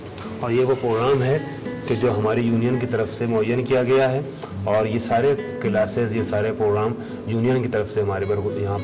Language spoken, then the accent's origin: Urdu; India; چونکہ ہم ہندوستانی ہیں اور اردو زبان ہے